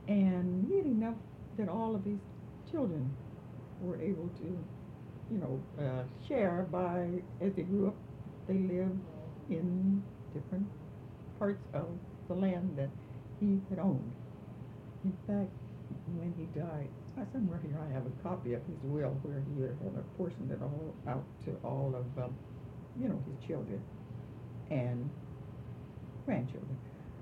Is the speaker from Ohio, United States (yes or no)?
yes; Youngstown, Ohio, United States; also born or lived in Greenville, Alabama; Well, I was born in the South, deep South, in Greenville, Alabama. And I was 8 years old when my parents brought me to Youngstown.